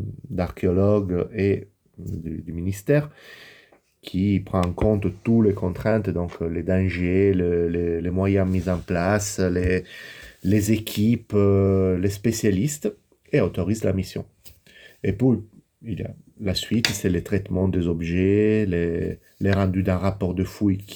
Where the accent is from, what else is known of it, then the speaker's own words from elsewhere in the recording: Italy; French is a second language; now in France; je suis italien, pas seulement d'origine, mais véritablement italien.